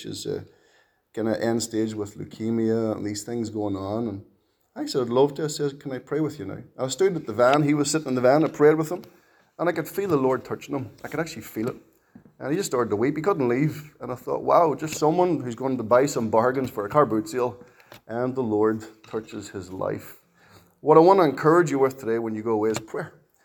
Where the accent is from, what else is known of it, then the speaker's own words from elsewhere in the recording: Ireland; We're Irish for the most part. We don't reveal it.